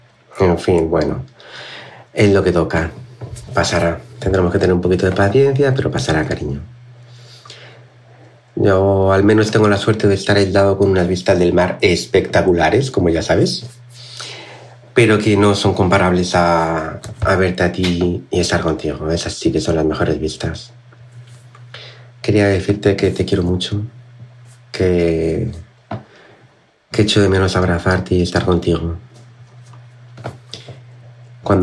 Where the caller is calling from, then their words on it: Canary Islands, Spain; Hola Cristina … de Tenerife.